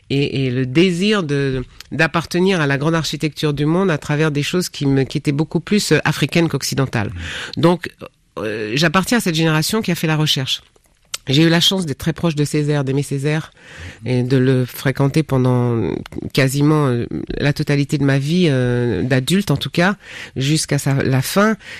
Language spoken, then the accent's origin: French; Antilles, France; Nous sommes la diaspora. Moi, je viens des Antilles.